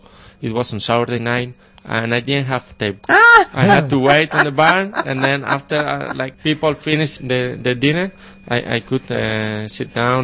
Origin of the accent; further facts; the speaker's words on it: Pamplona, Navarre, Spain; English is a second language; I'm from the north. I was born in Pamplona